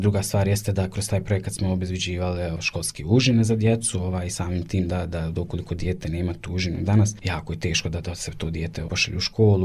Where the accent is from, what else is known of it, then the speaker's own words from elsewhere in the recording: Kakanj, Federation of Bosnia and Herzegovina, Bosnia & Herzegovina; dolazim iz Kaknja